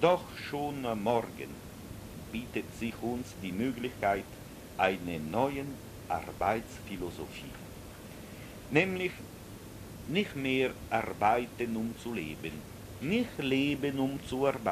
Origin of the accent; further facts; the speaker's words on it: Ticino, Switzerland; als Tessiner zur Basler Mitteidgenossen, erlaube ich mir heute auch